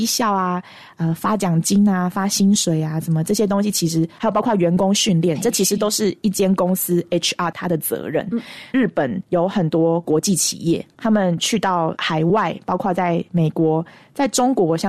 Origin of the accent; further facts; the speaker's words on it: Taiwan; 因为我是台湾人